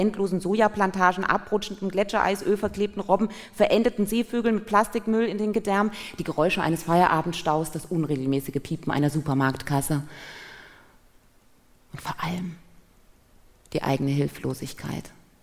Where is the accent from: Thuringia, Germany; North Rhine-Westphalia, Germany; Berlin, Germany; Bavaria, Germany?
Thuringia, Germany; Ich komme aus Thüringen.